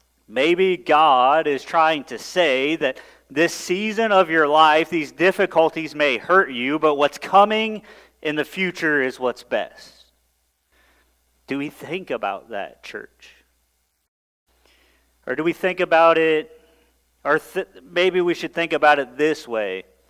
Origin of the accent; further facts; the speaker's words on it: Missouri, United States; I grew up in North Central Missouri in a little farming community.